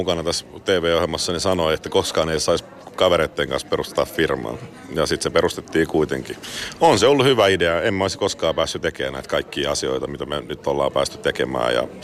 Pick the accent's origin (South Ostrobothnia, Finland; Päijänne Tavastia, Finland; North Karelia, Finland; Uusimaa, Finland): Uusimaa, Finland; Espoo; Itse mä oon Landelta, kun mä oon Espoosta.